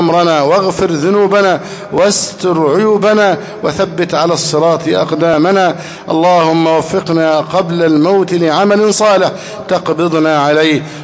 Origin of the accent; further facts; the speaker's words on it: Egypt; أن بلدنا مصر ليست دولة إسلامية، وأن ولاتنا ليسوا بولاة شرعيين